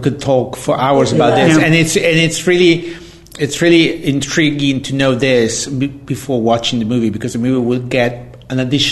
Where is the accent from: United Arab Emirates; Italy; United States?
Italy; Venice, Veneto; from Venice, from